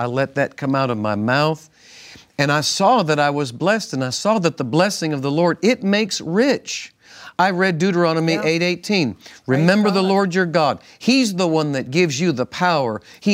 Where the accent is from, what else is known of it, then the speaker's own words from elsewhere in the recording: Cape Cod, Massachusetts, United States; also born or lived in New York; now in Texas, United States; I was born in New York, and I came from Cape Cod.